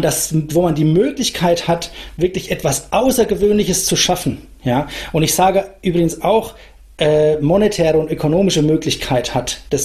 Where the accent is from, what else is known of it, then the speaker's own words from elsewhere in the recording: Bavaria, Germany; Aber ich meine, ich bin selber Franke, insofern, ich kenne das vielleicht schon irgendwoher, weil unser Landkreis Aschaffenburg